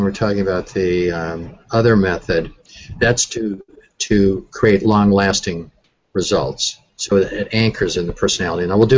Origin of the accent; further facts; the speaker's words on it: Minnesota, United States; I'm from Minnesota.